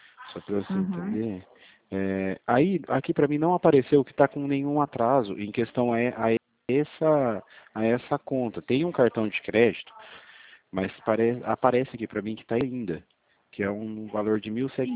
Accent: Presidente Prudente, São Paulo, Brazil; Meu DDD é 18, tá? Que eu sou daqui de Presidente Prudente.

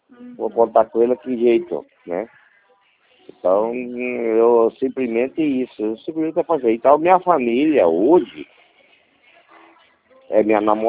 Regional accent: Várzea Grande, Mato Grosso, Brazil; Ah, tá, e eu sou de Vargem Grande, Mato Grosso.

